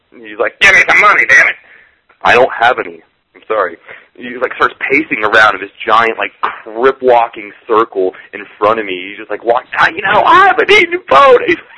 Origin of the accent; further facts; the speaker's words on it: California, United States; Oh, well, sorry, man, you know, I'm from California, so I've never been able to smoke inside except for when I was at Wheat Hike.